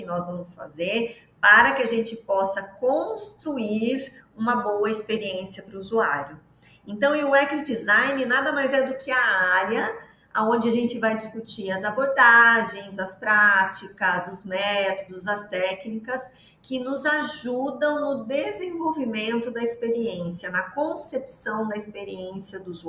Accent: Sorocaba, São Paulo, Brazil; Falando aí que sou de Sorocaba, interior de São Paulo, mas não tão interior assim, porque é pertinho de São Paulo, né?

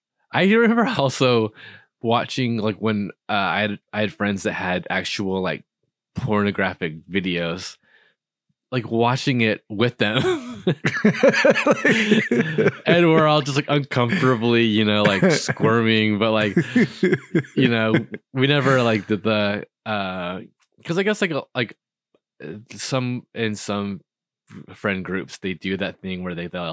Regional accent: Los Angeles, California, United States; I grew up in Van Nuys in like a very what's the word, like suburban part of like Los Angeles neighborhood.

